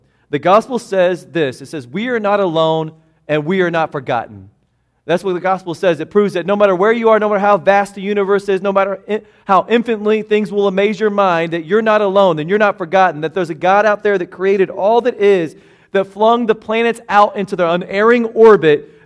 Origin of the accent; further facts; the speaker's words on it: Newton, Kansas, United States; But in my hometown in Newton, Kansas, there wasn't as much prejudice and hatred toward African-American people